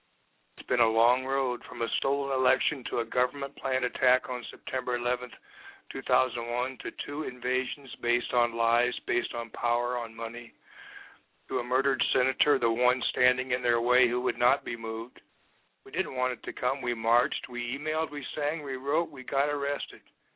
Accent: Mount Liberty, Nebraska, United States; it's been a long week in Mount Liberty, Nebraska, my hometown.

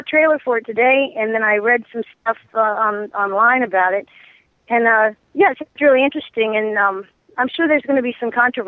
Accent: Southern United States, United States; I'm a Southerner, and yet never heard of this.

